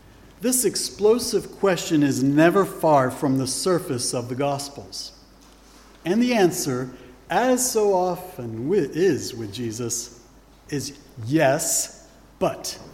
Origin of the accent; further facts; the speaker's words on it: England, United Kingdom; I, as an Englishman, am a subject of one of the few surviving kingdoms of the modern world, the United Kingdom